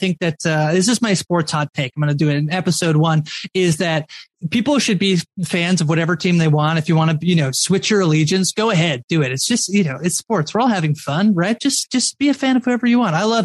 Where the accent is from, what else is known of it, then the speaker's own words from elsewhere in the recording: Canada; I'm from Canada where there are only jobs at hockey rinks.